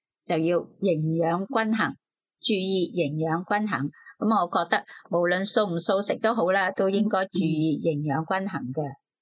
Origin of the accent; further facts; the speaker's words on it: China; 我哋中国人都有讲五行嘛